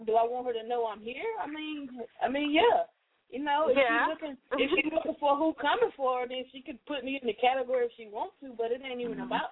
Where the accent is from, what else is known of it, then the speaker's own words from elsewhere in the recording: the South, United States; accent: southern; I definitely try to make sure that you can hear my southern accent when I spit. I really want people to know that I don't want people to get it confused as to what region I belong to. Like, I really want people to understand that I'm from the South.